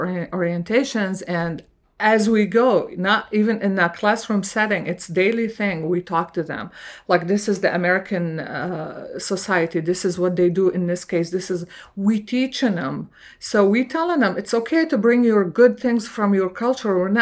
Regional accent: Syria; you know I'm from Syria.

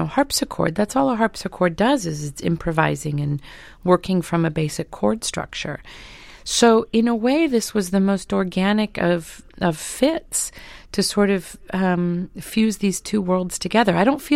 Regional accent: Kansas City, Missouri, United States; Plus, I'm from Kansas City, so this element of jazz was around me all the time.

